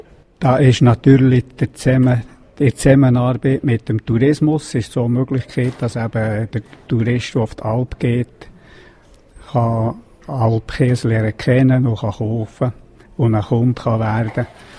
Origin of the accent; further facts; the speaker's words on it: Lenk, Bern, Switzerland; Ja, geboren und aufgewachsen in der Schule bin ich an der Lenk.